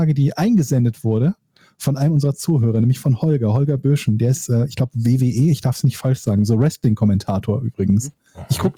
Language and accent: German; Willich, North Rhine-Westphalia, Germany; meine Heimatstadt, Willich.